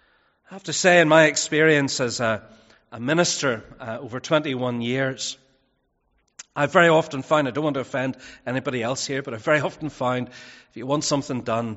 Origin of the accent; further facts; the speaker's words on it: Belfast, Northern Ireland, United Kingdom; Whenever I was younger, growing up in Belfast, we used to refer to certain Christians as being clean living.